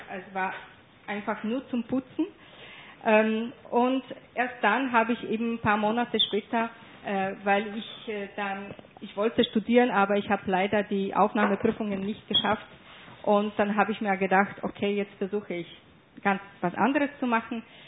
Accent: Poland; born there; Ja, ich bin in Polen geboren worden

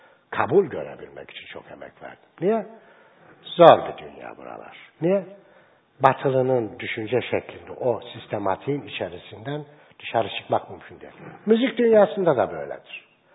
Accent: Samsun, Turkey; Samsun'da büyüdüğüm için kenar mahalle kültürü almışım. Oralarda büyüdüm.

